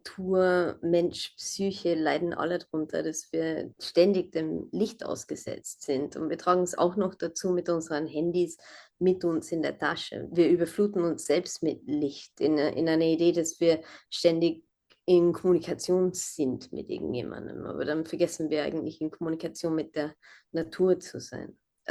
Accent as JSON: {"language": "German", "region": "London", "country": "United Kingdom", "tie": "born or raised there", "said": "ich bin zwar in London aufgewachsen, aber habe jeden Sommer in den Bergen in Pakistan verbracht."}